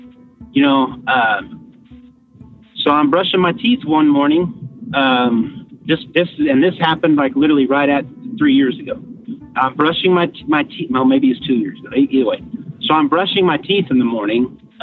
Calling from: San Antonio, Texas, United States; San Antonio, Texas.

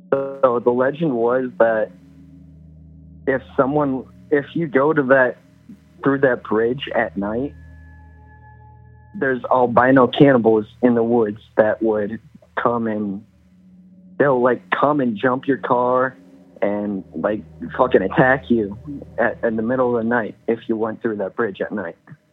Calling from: Lakeland, Florida, United States; from Lakeland, Florida.

